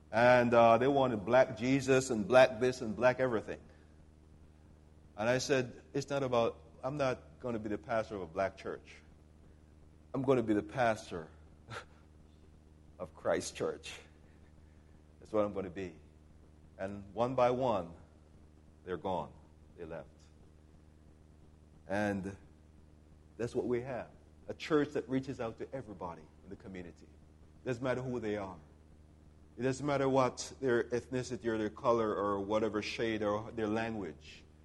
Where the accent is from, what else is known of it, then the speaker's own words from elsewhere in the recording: Jamaica; You know, I was brought up in Jamaica, out in the country.